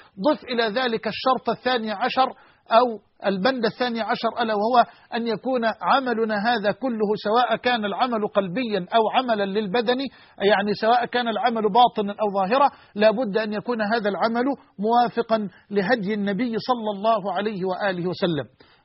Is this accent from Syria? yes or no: no; Egypt; وأسأله أن يجعل بلدنا مصر أمنا أمانا